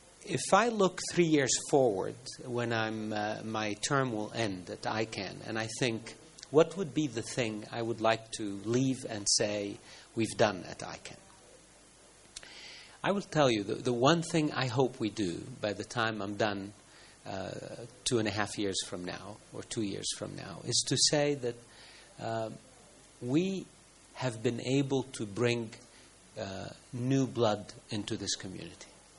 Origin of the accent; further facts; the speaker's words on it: Egypt; I come from Egypt, so I know what a desert is.